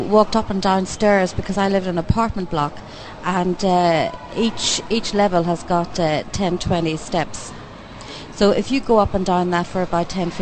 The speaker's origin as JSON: {"language": "English", "country": "Ireland", "also_born_or_lived": "London", "lives_now": "Dubai, United Arab Emirates", "said": "I'm originally from Ireland."}